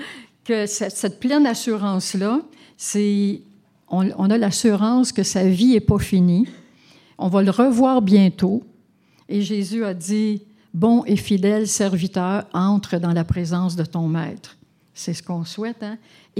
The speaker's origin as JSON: {"language": "French", "region": "Quebec", "country": "Canada", "said": "Oui, c'est notre lot, hein, en tant que Québécois."}